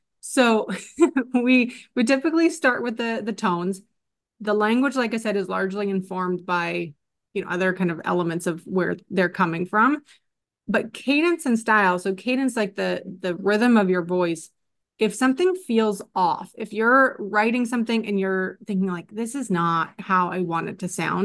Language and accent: English; Canada; now in United States; I live in the States and I'm Canadian.